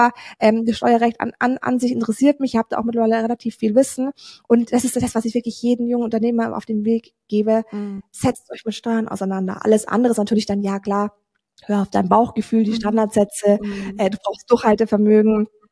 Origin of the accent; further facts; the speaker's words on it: Bavaria, Germany; ich komme aus Bayern, ich komme vom Land.